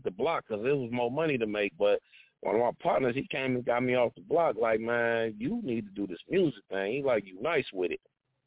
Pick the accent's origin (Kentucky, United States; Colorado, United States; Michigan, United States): Michigan, United States; Detroit; I grew up in a good household.